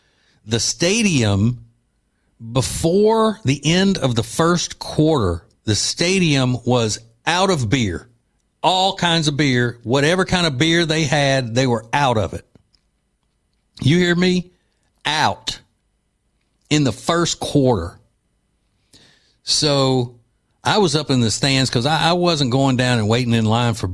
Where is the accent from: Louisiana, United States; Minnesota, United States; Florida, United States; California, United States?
Louisiana, United States; I'm an LSU person because I grew up in Louisiana.